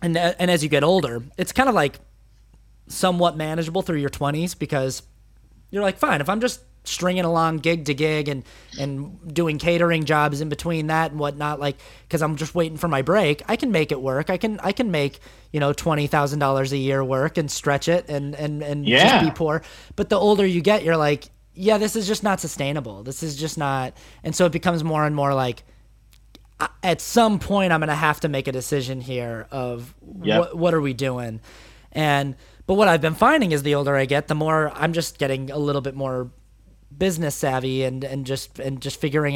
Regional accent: Salt Lake City, Utah, United States; Oh, I'm from Salt Lake City. I was, born, raised in Salt Lake City.

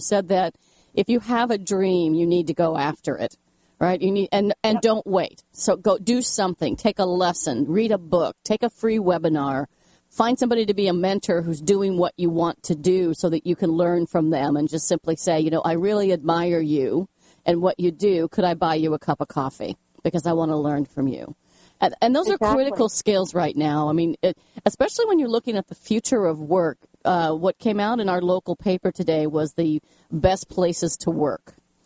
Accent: Wheeling, West Virginia, United States; born there; So I was born in Wheeling, West by God, Virginia.

